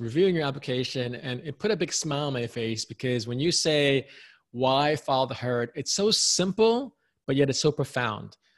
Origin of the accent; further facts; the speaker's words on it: New York, United States; I was born and raised in New York.